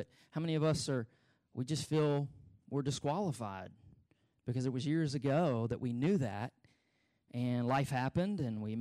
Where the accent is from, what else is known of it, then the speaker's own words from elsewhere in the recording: Beaumont, Texas, United States; also born or lived in France; I think God was using France to prepare me to go back to my hometown, to Beaumont, Texas, and be a pastor for 2 years